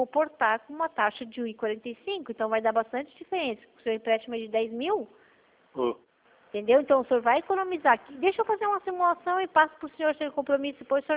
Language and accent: Portuguese; Jaraguá do Sul, Santa Catarina, Brazil; Não, eu sou de Jaraguá.